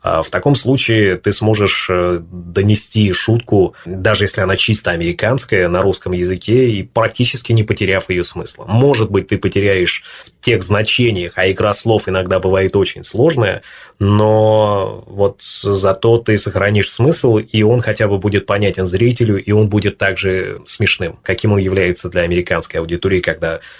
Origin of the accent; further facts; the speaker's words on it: Tolyatti, Samara Oblast, Russia; Здесь просто, ну, да, я вырос в Тольятти. Здесь мои друзья, близкие, родные.